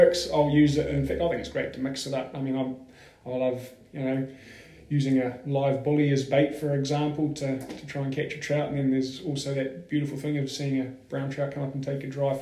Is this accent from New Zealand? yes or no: yes; Auckland, New Zealand; now in Invercargill, New Zealand; Not born and bred, literally from Auckland in the North Island of New Zealand.